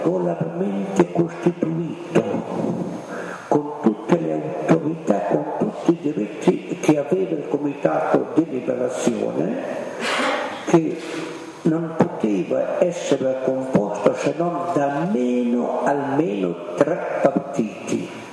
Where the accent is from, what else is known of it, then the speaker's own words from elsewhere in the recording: Bassano, Veneto, Italy; nel mio comune, nel mio paese, Bassano, non è successo niente